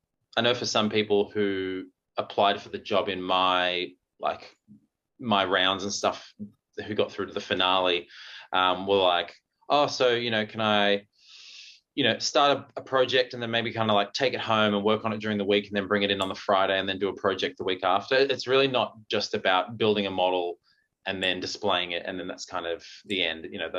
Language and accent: English; Melbourne, Victoria, Australia; I cancelled one of our biggest shows that we had for the tour to fly down to my home state, Melbourne, to enter in this Lego competition.